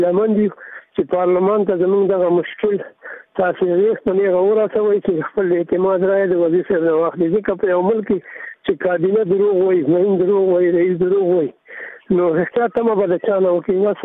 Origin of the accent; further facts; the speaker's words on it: Laghman, Afghanistan; زه د لغمان ولایت نه یو ښوونکی